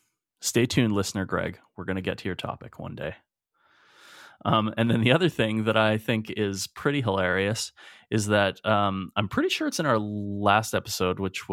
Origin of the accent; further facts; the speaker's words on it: Edmonton, Alberta, Canada; We're two chefs from Edmonton, Alberta, Canada.